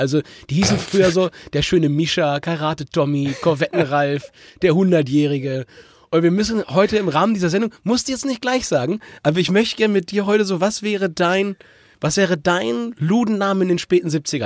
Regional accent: Hamburg, Germany; meine Heimat ist das wie sein Backland, aber es geht bei mir wirklich mal jetzt nach Hause. Es geht endlich nach Hamburg.

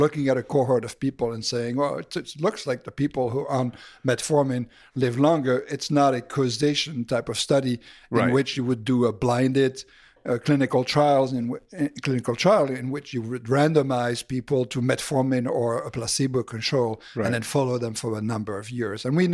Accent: Belgium; So I'm originally from Belgium.

